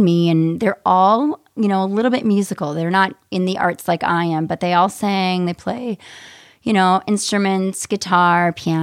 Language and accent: English; Fargo, North Dakota, United States; So Fargo is where I grew up, in South Fargo.